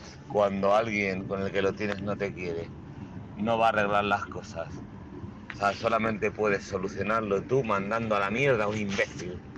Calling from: Madrid, Community of Madrid, Spain; de Madrid.

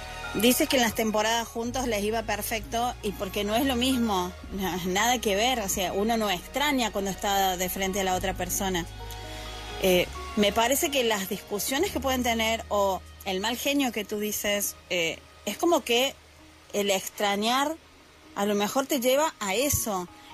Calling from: Argentina; desde Argentina.

